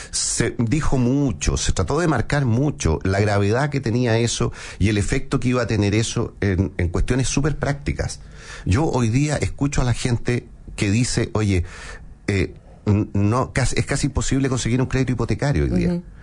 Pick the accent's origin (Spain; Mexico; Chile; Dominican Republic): Chile; como chileno, digamos